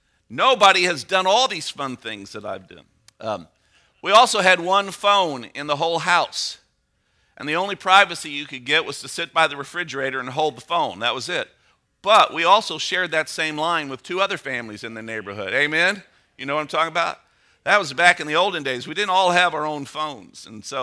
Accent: Belleville, Illinois, United States; I grew up in Belleville, Illinois on Edgewood Drive.

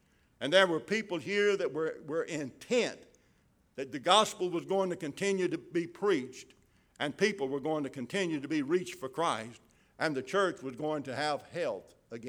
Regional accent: Pumpkin Center, Mississippi, United States; I'm from Pumpkin Center, Mississippi. So I say quitting, okay?

